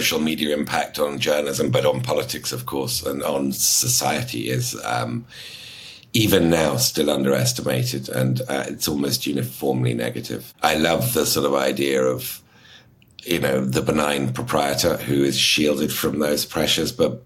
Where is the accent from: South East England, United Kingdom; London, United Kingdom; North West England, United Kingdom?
London, United Kingdom; moved away as an adult; now in United States; So I've been, in spite of my accent, I have been in the United States now for 20 years.